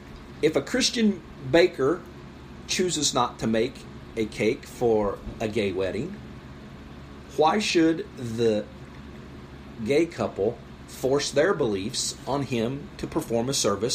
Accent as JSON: {"language": "English", "town": "Boston", "region": "Massachusetts", "country": "United States", "said": "Yeah, Boston? I'm from Boston."}